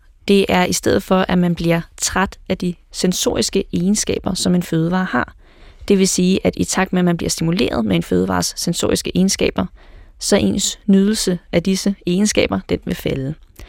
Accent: Ringsted, Zealand, Denmark; Jeg kommer fra Ringsted Gymnasium. Jeg har altid boet i Ringsted.

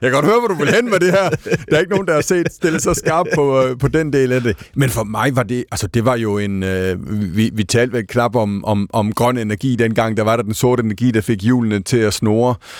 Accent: Haderslev, Region of Southern Denmark, Denmark; now in Copenhagen, Denmark; deres regionskontor i Haderslev, der hvor jeg kommer fra nede i Sønderjylland

